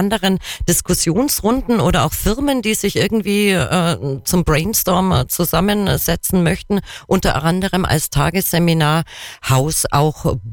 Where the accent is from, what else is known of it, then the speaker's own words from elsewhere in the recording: Kempten, Bavaria, Germany; born there; wo wir Kemptner, ich bin ja gebürtige Kemptnerin